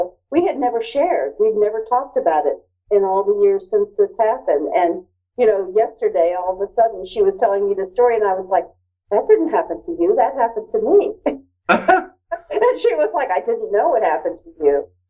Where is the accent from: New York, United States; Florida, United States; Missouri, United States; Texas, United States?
Florida, United States; Tampa; moved away; and I'm from Tampa, Florida, but I live in New England.